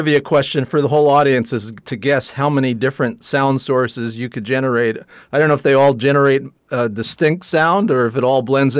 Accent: New Jersey, United States; I grew up in the Garden State

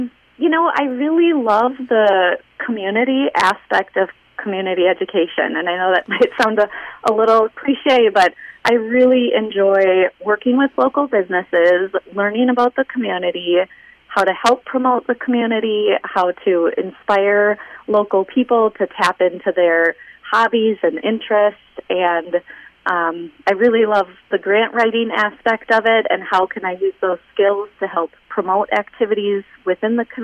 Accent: Nisswa, Minnesota, United States; I was actually in Aiken before this. I grew up in Nisswa, went to Brainerd High School, started a teaching career down in Stillwater, moved back to the Brainerd Lakes area

